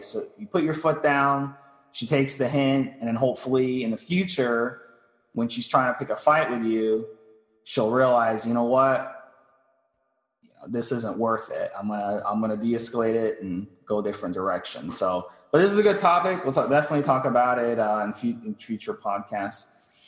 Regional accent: United States; maybe because I'm American, you guys are Canadian

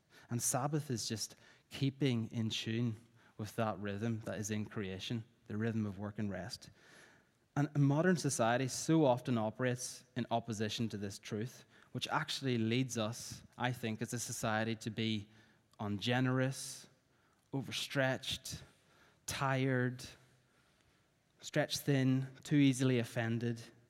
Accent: Northern Ireland, United Kingdom; I remember in my hometown in Northern Ireland when I was young that almost everything was shut on a Sunday.

